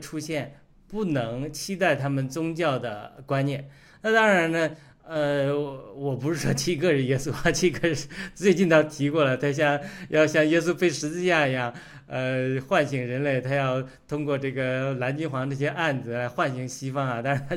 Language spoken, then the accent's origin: Chinese; northern China, China; 我完全不是歧视，因为我也是北方人